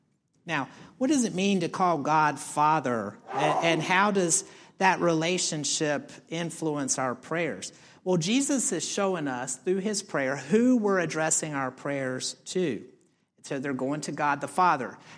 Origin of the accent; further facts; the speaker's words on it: Roanoke, Virginia, United States; All right, so I grew up in Roanoke, Virginia. I'm a good mountain boy.